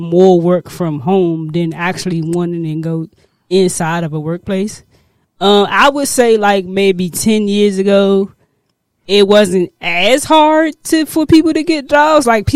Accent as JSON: {"language": "English", "town": "Washington", "region": "District of Columbia", "country": "United States", "tie": "born or raised there", "said": "Now, I'm from Uptown, D.C. Mm-hmm. I was raised in Uptown. I do live in Maryland now, but I'm from the city."}